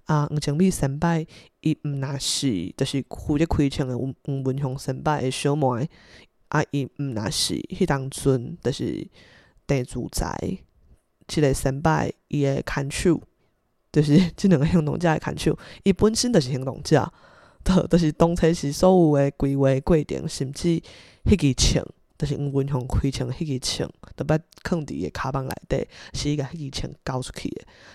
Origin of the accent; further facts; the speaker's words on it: Taiwan; 就是我认为我们台湾人应该这么认真跟这件事情